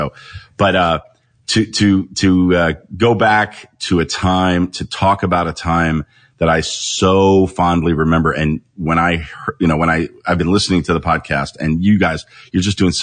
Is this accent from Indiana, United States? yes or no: no; Los Angeles, California, United States; Yeah, born and raised in West LA and grew up, you know, around people that were in show business.